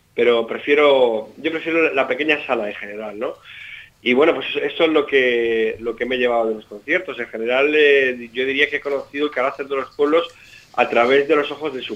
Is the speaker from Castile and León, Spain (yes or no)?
no; Madrid, Community of Madrid, Spain; now in Benalmádena, Spain; En Madrid donde más he concentrado, pues porque es donde yo soy madrileño, es donde vivía habitualmente, ahora vivo en la Costa del Sol, aquí en Benalmádena, maravilloso pueblo.